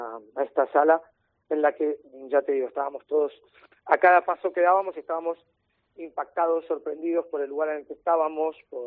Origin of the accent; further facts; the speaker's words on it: Buenos Aires, Argentina; yo soy de la Plaza Misericordia